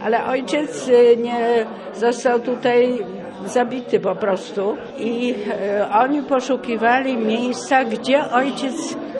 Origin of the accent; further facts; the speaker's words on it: Gdynia, Pomeranian Voivodeship, Poland; also born or lived in Podolia; ja jestem gdynianką z przymusu.